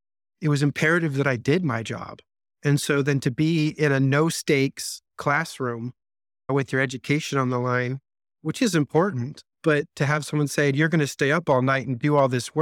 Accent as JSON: {"language": "English", "town": "Las Vegas", "region": "Nevada", "country": "United States", "tie": "born or raised there", "said": "I am oldest of seven. I grew up in Las Vegas, Nevada, actually, and I was homeschooled"}